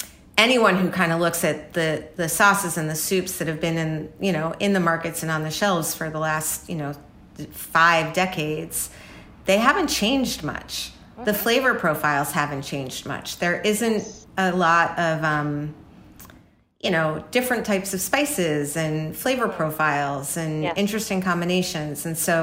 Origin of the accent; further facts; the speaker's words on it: New York, United States; I grew up in New York. I don't have a particularly like interesting, you know, background